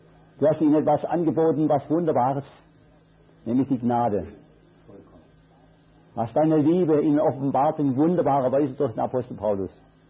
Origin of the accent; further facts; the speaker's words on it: Switzerland; Und wir, wie sagt man, wir Viehhirten als Schweizer, auch.